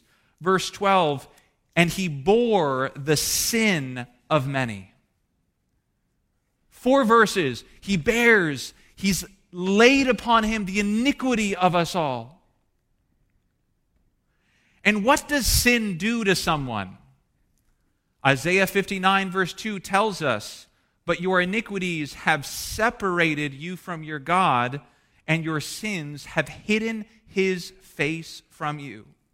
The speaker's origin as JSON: {"language": "English", "region": "Maryland", "country": "United States", "said": "I was traveling from Maryland to Nebraska, you know, the middle of nowhere."}